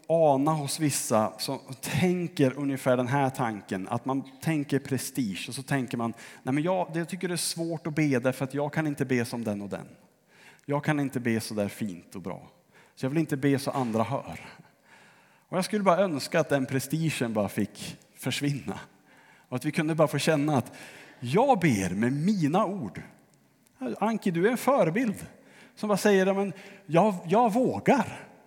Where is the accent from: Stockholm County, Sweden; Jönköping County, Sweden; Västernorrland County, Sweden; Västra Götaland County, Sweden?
Västernorrland County, Sweden; Örnsköldsvik; min församling där jag växte upp i Örnsköldsvik.